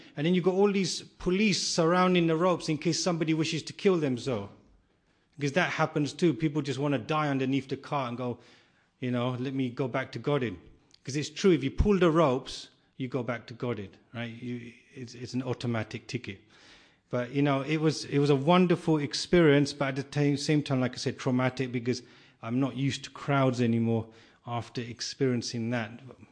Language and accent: English; England, United Kingdom; And I'm from England, so I'm not used to it.